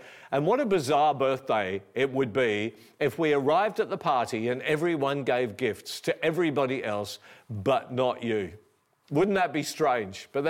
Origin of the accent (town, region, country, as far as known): Perth, Western Australia, Australia